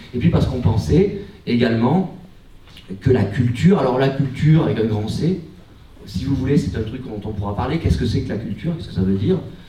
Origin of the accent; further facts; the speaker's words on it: Digne-les-Bains, Provence-Alpes-Côte d'Azur, France; avec des copains d'enfance de la ville de Digne-les-Bains